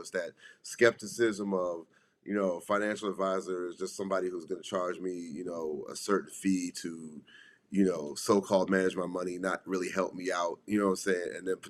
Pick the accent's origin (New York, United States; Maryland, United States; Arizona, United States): Maryland, United States; Prince Frederick; I'm from Prince Frederick, Maryland. It's Southern Maryland out here in Calvert County.